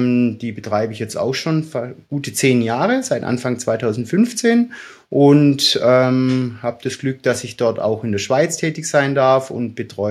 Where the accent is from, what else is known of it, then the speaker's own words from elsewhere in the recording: Pfullendorf, Baden-Württemberg, Germany; Schlussendlich bin ich ja eben in Pfullendorf aufgewachsen